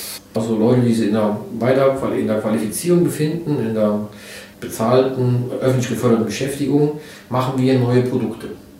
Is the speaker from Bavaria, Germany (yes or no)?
no; Saarland, Germany; born there; mir als Saarländer, als geborener Saarländer sehr am Herzen liegt